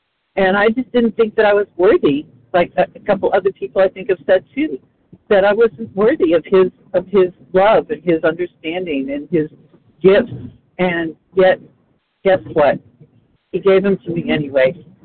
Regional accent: Plano, Texas, United States; and I'm from Texas, Plano, Texas, just outside Dallas.

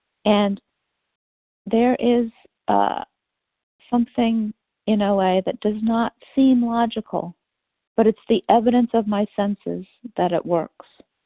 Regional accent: New Orleans, Louisiana, United States; I'm just so excited to tell you that I was from New Orleans and to thank people.

